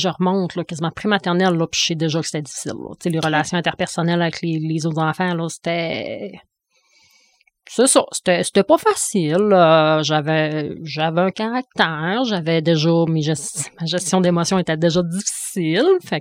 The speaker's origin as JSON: {"language": "French", "town": "Saguenay", "region": "Quebec", "country": "Canada", "tie": "born or raised there", "also_born_or_lived": "Montreal", "said": "je viens du Saguenay. J'ai vieilli là jusqu'à un petit peu avant mes 20 ans. Puis je suis sortie 10 ans à Montréal faire mes études"}